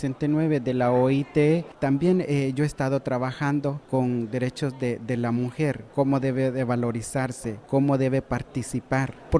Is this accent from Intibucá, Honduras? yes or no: yes; Intibucá, Honduras; Yo vengo desde Honduras, del departamento Intibucá, del municipio indígena Lenca.